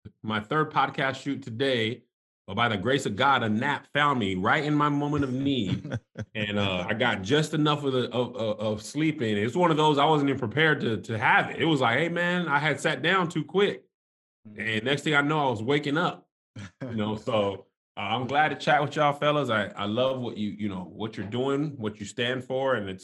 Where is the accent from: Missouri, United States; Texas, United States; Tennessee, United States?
Texas, United States; El Paso; born there; So I'm a military brat. I was born in El Paso, Texas.